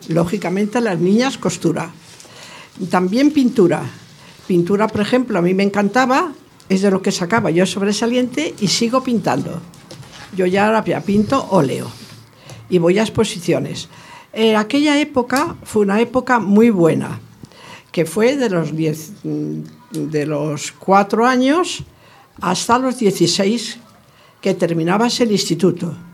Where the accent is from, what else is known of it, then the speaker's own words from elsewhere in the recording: Madrid, Community of Madrid, Spain; also born or lived in Valladolid; yo nací en Valladolid por 2 meses, porque le destinaron a Madrid. Toda mi vida fue en Madrid.